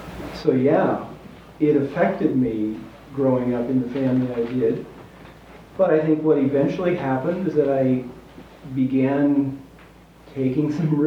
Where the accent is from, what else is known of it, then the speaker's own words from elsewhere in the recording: Midwest, United States; I grew up in the Midwest, and most of my family is still back there. And I've been in the Northwest for about 15 years.